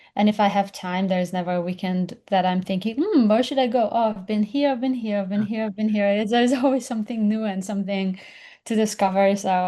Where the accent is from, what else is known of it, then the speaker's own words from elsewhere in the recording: Jerusalem, Jerusalem District, Israel; now in New York, United States; Like, well, I grew up in Jerusalem, and my world was tiny. I did not know what was happening outside 30 minutes in each direction. And then when I moved to New York